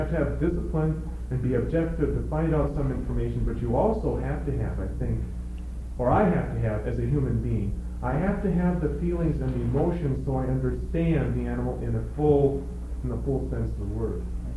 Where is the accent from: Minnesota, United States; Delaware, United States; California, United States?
Minnesota, United States; And I'm from Minnesota, there's wolves there.